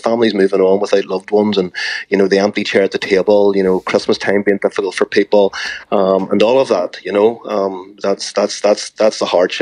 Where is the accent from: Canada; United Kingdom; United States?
United Kingdom; Northern Ireland; one of the big sadnesses about growing up in Northern Ireland is that when you grew up